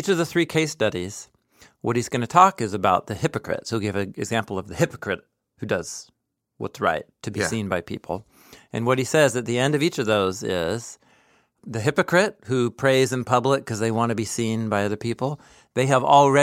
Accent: West Coast, United States; Yeah, the cultures that you and I grew up in here on the West Coast of 21st century America, there is still an honor shame element to every culture.

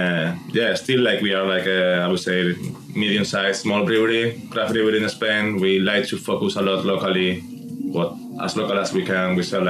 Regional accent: Canada; I grew up in Canada.

